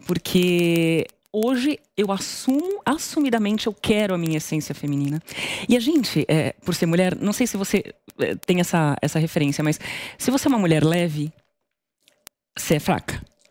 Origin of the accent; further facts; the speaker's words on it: Santos, São Paulo, Brazil; Eu sou de Santos, meus pais moram em Santos até hoje